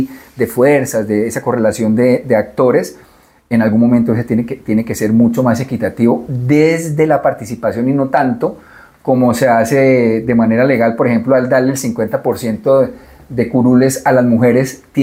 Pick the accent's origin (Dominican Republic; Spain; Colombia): Colombia; porque soy colombiano, me duele mi país